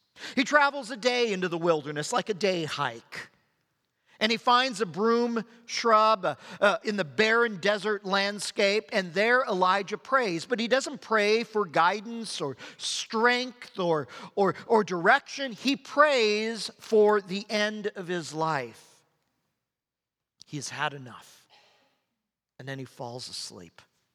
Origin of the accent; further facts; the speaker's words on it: California, United States; and as a Californian, I'm acquainted with such things as earthquakes.